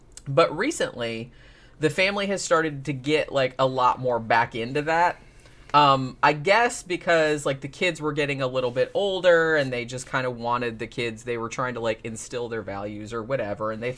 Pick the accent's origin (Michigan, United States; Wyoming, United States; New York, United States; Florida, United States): Florida, United States; I'm from Florida.